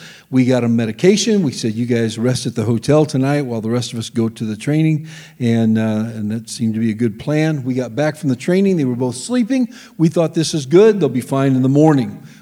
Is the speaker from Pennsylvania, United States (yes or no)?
no; Pekin, Illinois, United States; I was raised in the Assembly of God in Pekin, and we always gave to missions.